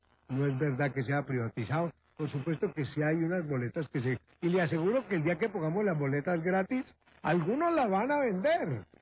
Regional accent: Cali, Valle del Cauca, Colombia; Somos los caleños los que pagamos por la Feria de Cali.

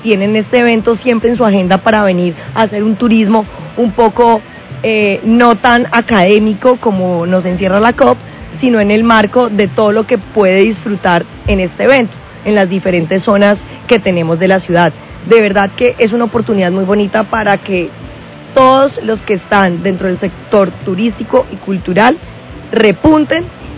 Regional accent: Cali, Valle del Cauca, Colombia; Y nosotros, como caleños, debemos hacer respetar nuestras empresas

